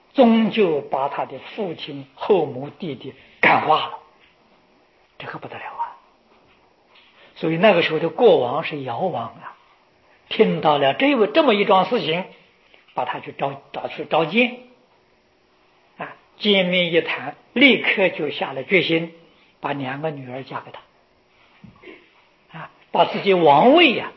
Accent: China; 我们中国人讲孝，讲到孝呢，我们就想到大顺，尧舜禹汤舜王，这是在我们中国讲孝的时候以他为榜样。

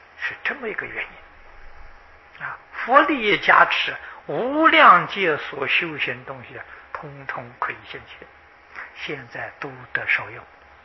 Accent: China; 我们中国人从前那个教育叫圣贤的教育，他的目的是叫你做圣人，做贤人啊

